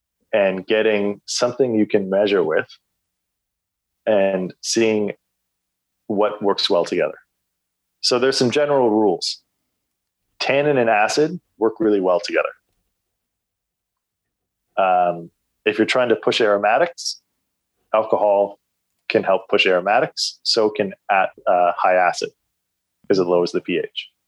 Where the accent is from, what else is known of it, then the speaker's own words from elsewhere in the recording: Canada; or I'm going to use the band … because I'm Canadian